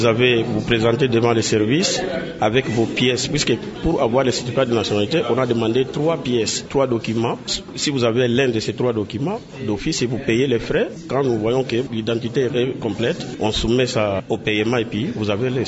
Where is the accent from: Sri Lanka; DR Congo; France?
DR Congo; Moi, je ne suis pas apatride, je suis congolais de naissance.